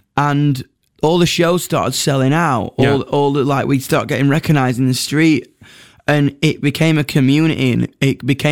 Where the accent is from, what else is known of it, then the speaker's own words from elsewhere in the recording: United Kingdom; accent: British; I would say like it's got a British element because obviously my accent